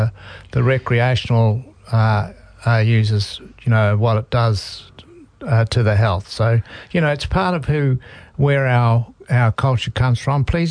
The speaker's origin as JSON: {"language": "English", "country": "New Zealand", "said": "But I'm English Irish ancestry, first generation New Zealander."}